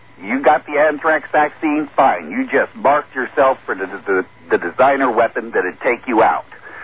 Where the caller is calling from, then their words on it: Santa Maria, California, United States; I'm calling from Santa Maria.